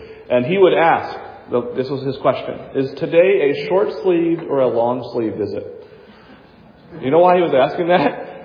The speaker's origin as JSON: {"language": "English", "region": "New Hampshire", "country": "United States", "tie": "born or raised there", "said": "We had a fellow, speaking of Boston, that we grew up in New Hampshire."}